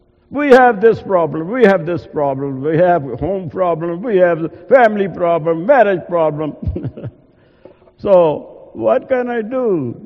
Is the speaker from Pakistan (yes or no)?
yes; Pakistan; I have been in Pakistan for many years. I was raised in Pakistan